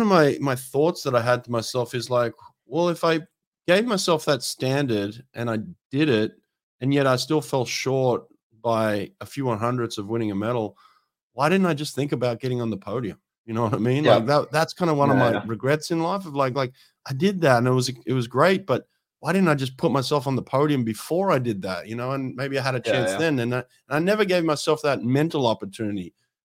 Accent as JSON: {"language": "English", "country": "Australia", "said": "I remember myself having that mentality as an Australian swimmer"}